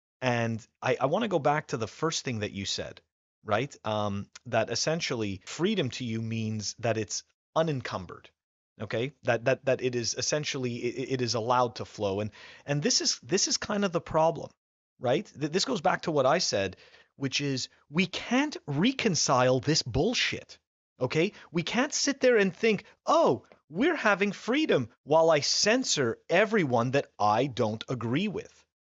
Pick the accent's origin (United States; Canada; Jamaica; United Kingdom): Canada; And for the people who don't know, I'm originally from Canada.